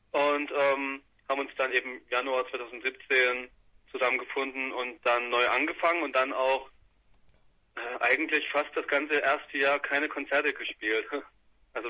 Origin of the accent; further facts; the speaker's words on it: Chemnitz, Saxony, Germany; now in Dresden, Germany; Wir kommen eigentlich ursprünglich aus Chemnitz und schreiben jetzt immer Chemnitz und Dresden, weil ich seit 2-3 Jahren in Dresden wohne. Aber so unser Mittelpunkt ist in Chemnitz.